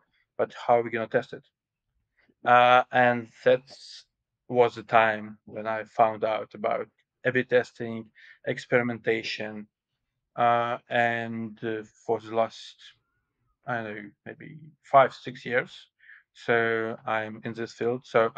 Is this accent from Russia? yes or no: yes; Russia; English is a second language; so I'm originally from Russia. So I attended one of the most famous technical universities in Russia.